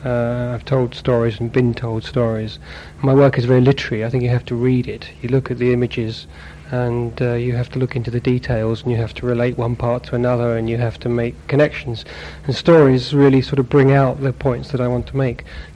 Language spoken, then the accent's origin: English; Islington, London, United Kingdom; I'm not a country person. I was born in Islington. I've always lived in London.